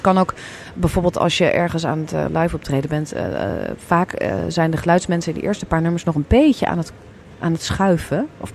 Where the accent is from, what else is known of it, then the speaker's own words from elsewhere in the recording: Amsterdam, North Holland, Netherlands; omdat ik uit Amsterdam kom.